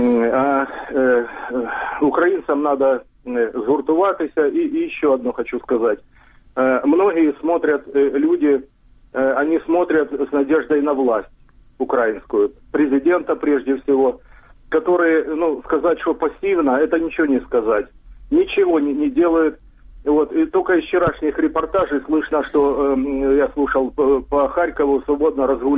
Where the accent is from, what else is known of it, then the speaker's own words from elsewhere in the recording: Dnipro, Dnipropetrovsk Oblast, Ukraine; Дніпропетровськ.